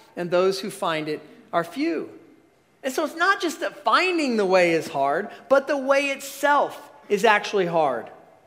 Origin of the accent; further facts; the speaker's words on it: Indiana, United States; You know, we're from Indiana. Our idea of a ledge is at Brown County.